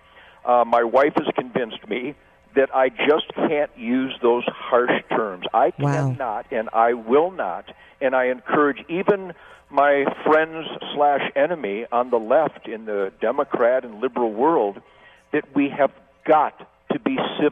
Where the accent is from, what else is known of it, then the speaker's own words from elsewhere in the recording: Detroit, Michigan, United States; born there; You have to realize I was born in Detroit in 1948, and I was there in the heat and the fire of the 67 riots